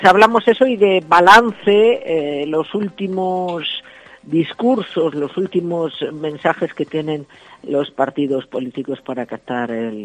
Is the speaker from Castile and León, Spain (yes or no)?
yes; Sintrama, Castile and León, Spain; como por ejemplo los de mi pueblo Sintrama, que tendrán que ir a Santibáñez.